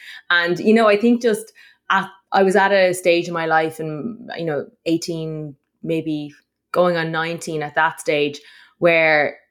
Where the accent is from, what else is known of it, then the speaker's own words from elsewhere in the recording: Munster, Ireland; now in Dublin, Ireland; Yeah, so I live in Ireland. I live in Dublin, but I'm originally from Tipperary.